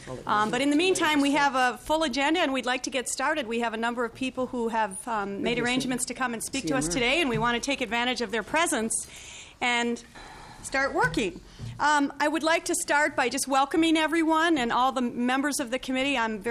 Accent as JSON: {"language": "English", "town": "St. Paul", "region": "Minnesota", "country": "United States", "said": "And I'm from St. Paul, and I've served in the Senate for 14 years."}